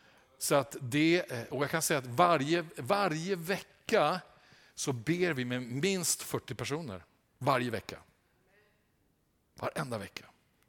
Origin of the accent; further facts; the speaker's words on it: Småland, Sweden; jag är ingen tvättäkta 08. Jag är smålänning i botten. Min pappa föddes i Tranås. Så att jag har återvänt till rötterna.